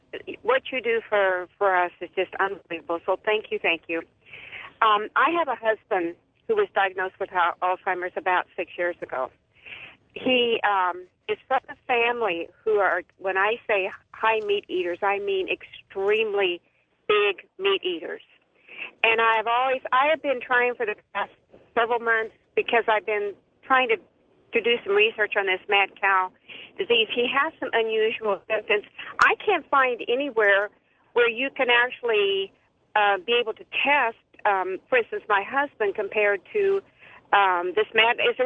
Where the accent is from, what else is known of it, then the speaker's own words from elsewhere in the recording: Mesa, Arizona, United States; I'm from Mesa, Arizona.